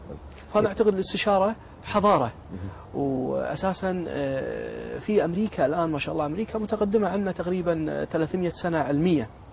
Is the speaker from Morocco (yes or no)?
no; Kuwait; شيء شعبي شديد جدا عندنا بالكويت